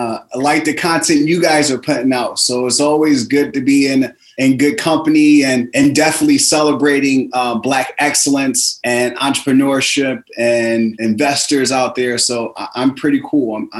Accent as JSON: {"language": "English", "town": "Philadelphia", "region": "Pennsylvania", "country": "United States", "tie": "born or raised there", "said": "So I grew up in Philadelphia, 6 siblings, single parent household. My mother raised us."}